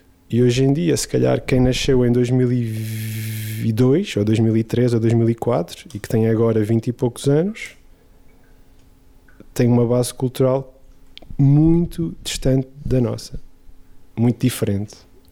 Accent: São Pedro da Torre, Viana do Castelo, Portugal; nasci em 1984 no Hospital de Viena do Castelo, mas na verdade eu estava a viver em São Pedro da Torre, que é uma aldeia de Valença.

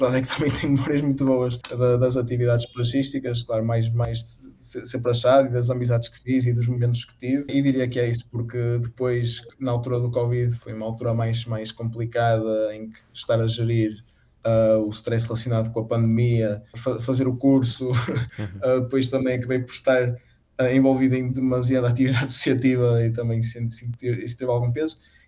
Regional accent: Braga, Portugal; Eu nasci e cresci em Braga, depois também andei na universidade em Braga e tudo isso.

